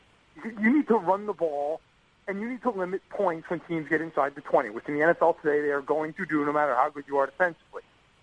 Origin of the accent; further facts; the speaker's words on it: New York, United States; I mean, I grew up in New York, but I grew up as a Chiefs fan